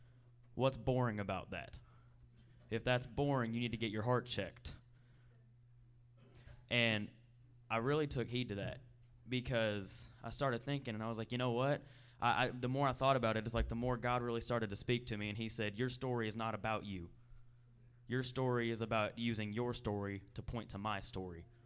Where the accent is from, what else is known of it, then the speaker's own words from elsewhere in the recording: United States; I'm from Anderson County.